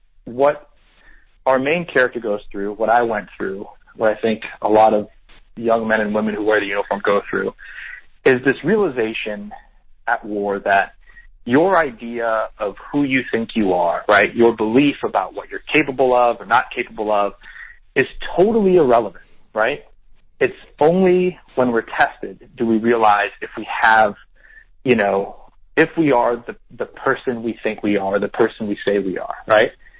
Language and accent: English; Canton, Ohio, United States; I grew up in Canton, Ohio, which is where I currently am standing.